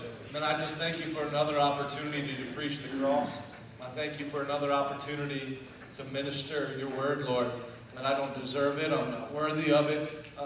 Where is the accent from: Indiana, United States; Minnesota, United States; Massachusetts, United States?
Indiana, United States; Listen, I'm from Indiana. We're used to cornfields.